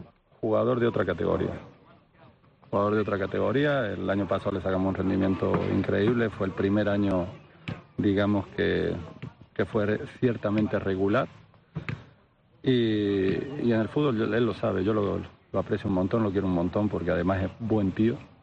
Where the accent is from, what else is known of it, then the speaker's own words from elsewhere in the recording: Argentina; soy argentino y Kempe es uno de mis ídolos